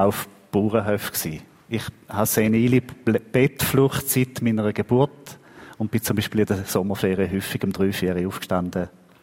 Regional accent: Halde, Thurgau, Switzerland; Ich bin nicht in Bischofszell selber aufgewachsen, sondern in der Halde. Das ist ein Dorf etwa 3-4 Kilometer entfernt. Und mit diesen Gemeindezusammenlegungen bin ich jetzt später einmal noch Bischofszeller geworden.

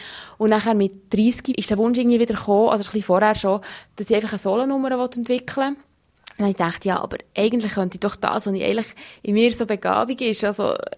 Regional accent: Switzerland; Also als Schweizer vor allem, die denken immer an die chinesischen Artistinnen oder die Mongolinnen.

